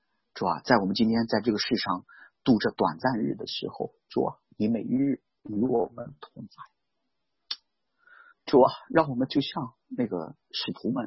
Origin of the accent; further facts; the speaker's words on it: China; 我来自中国什么什么什么什么分享哦